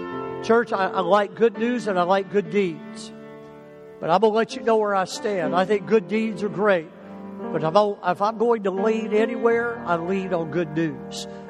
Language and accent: English; the South, United States; I don't want to sound stupid because I'm from the South and some of the words I use and my kids pick on me enough.